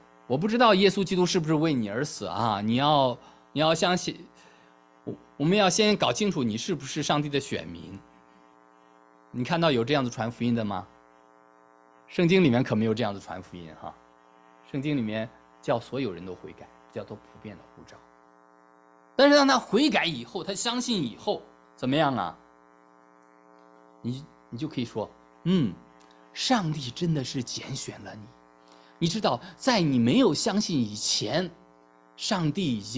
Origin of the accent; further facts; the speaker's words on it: China; now in United States; 我刚来美国的时候还不一样，因为我们在中国大陆的时候